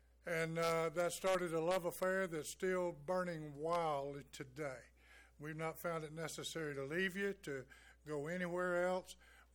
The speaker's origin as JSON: {"language": "English", "town": "West Bluffton", "region": "Alabama", "country": "United States", "said": "I'm an Illinois from West Bluffton, Alabama"}